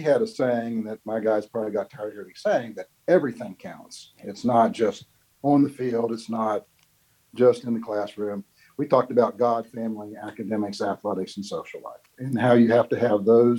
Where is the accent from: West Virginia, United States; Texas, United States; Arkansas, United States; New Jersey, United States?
West Virginia, United States; Williamstown; also born or lived in Parkersburg; Well, I was from Parkersburg, West Virginia, and Williamstown, actually, which is right across the river from Marietta.